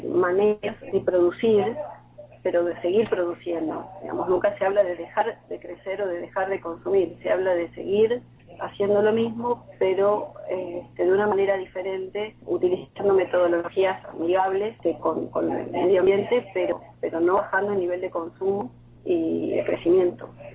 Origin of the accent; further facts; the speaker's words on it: Argentina; entonces somos argentinos, hay muy pocos